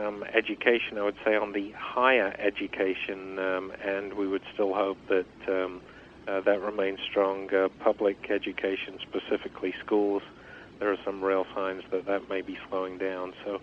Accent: England, United Kingdom; now in United States; Well, I was originally from England. I moved here 21 years ago

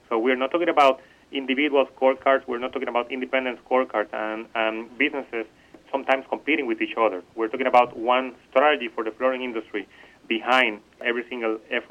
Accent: Puerto Rico; in my home country in Puerto Rico.

